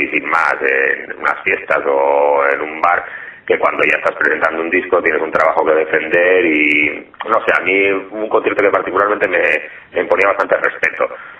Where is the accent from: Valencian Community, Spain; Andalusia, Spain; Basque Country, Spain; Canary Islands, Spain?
Basque Country, Spain; Bilbao; O como somos de Bilbao, nos hemos permitido también el lujo de correr con los gastos de envío